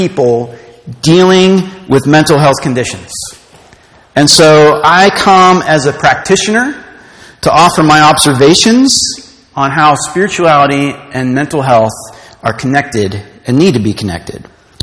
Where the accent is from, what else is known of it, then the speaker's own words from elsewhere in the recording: Pittsburgh, Pennsylvania, United States; So I was born and raised in Pittsburgh. This is my home. I love it here.